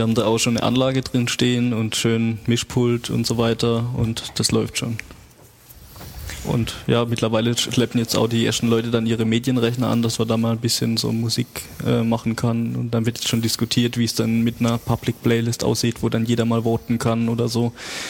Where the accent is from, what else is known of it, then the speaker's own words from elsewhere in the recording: Baden-Württemberg, Germany; ich komme ja ursprünglich eigentlich aus der Nähe von Karlsruhe